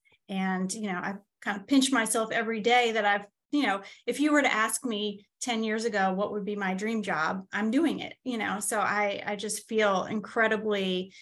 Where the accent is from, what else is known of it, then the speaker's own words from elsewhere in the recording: Long Island, New York, United States; I grew up on Long Island, so it was a long, long trip down from New York.